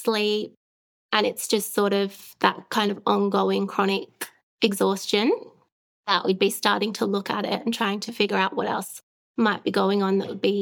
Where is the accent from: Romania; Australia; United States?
Australia; moved away as an adult; now in United Kingdom; I grew up in Australia and came over to the UK about 6 years ago.